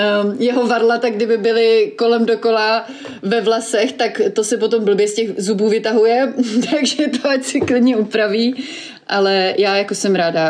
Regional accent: Brno, South Moravian Region, Czechia; moved away as an adult; now in Helsinki, Finland; Narodila jsem se v Brně, vyrůstala jsem v Brně, mým druhým doma v České republice, asi Žďár nad Sázavou. A 12 let žiju v zahraničí a 8 let vlastně moje doma je teďka ve Finsku.

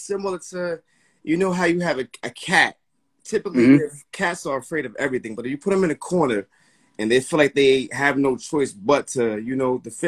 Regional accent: Linden, United States; But I came back out here, ultimately graduated from Linden High School. I'm from Linden.

